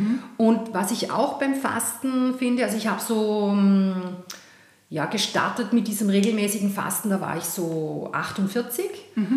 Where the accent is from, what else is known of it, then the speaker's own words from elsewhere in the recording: Baden-Württemberg, Germany; moved away as an adult; now in Vienna, Austria; Also geboren bin ich im schönen Schwarzwald und aufgewachsen in Baden-Württemberg.